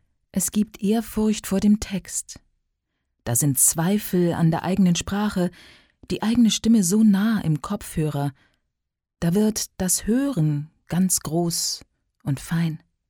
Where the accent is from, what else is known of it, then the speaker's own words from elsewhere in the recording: Münster, North Rhine-Westphalia, Germany; born there; now in Munich, Germany; geboren in Münster, zu Hause in München